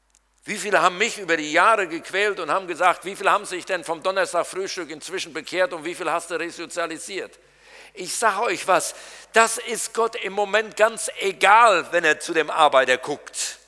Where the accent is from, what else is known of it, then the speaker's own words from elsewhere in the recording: North Rhine-Westphalia, Germany; Und dann kam er noch aus meiner Heimat, dem Siegerland.